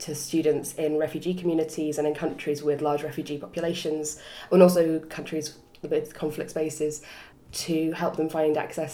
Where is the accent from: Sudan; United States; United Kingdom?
United Kingdom; England; I mean, being English, there's only really one camp that was safe for me to go